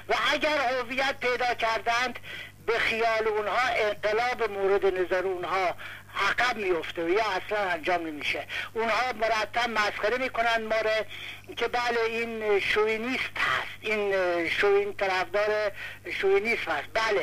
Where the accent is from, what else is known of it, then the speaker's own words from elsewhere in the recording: Iran; یعنی من به عنوان یک ایرانی و شما به عنوان یک ایرانی